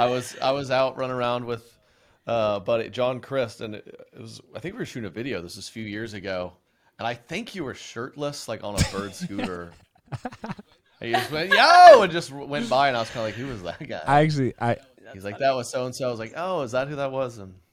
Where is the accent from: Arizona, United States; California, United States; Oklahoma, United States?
Oklahoma, United States; Yeah, I was born and raised in Oklahoma.